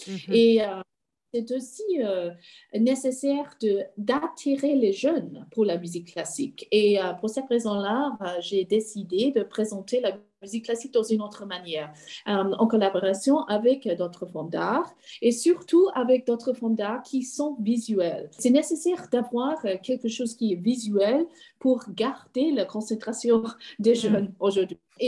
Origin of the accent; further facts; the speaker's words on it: Sydney, New South Wales, Australia; French is a second language; now in Leipzig, Germany; Je viens d'Australie, je viens de Sydney, mais je travaille, j'ai un poste dans l'orchestre du Gewandhaus à Leipzig, en Allemagne.